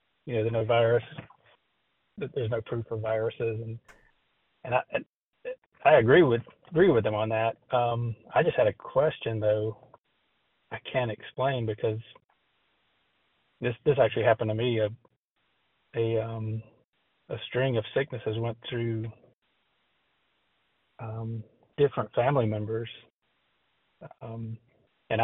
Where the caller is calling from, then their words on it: Atlanta, Georgia, United States; from Atlanta.